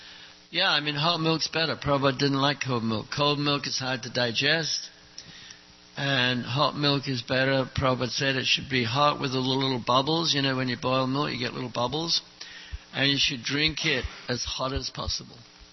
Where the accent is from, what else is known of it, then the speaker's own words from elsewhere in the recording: London, United Kingdom; You know, I'm from London, England, big city.